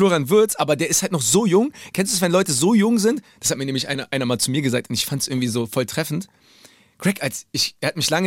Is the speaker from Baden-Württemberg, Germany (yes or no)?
no; Berlin, Germany; Aber Fuchs, Digga, ich komme aus Berlin. Da leben so viele Füchse.